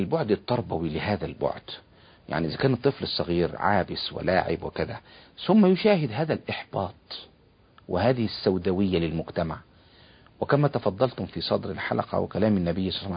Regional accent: Egypt; انا كمواطن مصري كنت في الخارج،

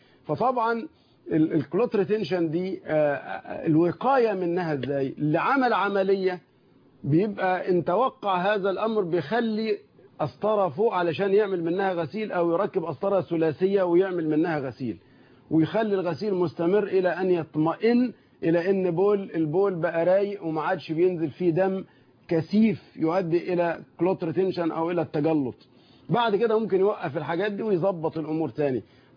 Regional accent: Damietta Governorate, Egypt; جالي طفل من كفر البطيخ عندنا في دمياط

